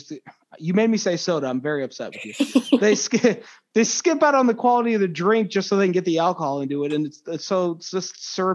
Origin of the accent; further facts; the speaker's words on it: Midwest, United States; But I'm from the Midwest, so it's a pop.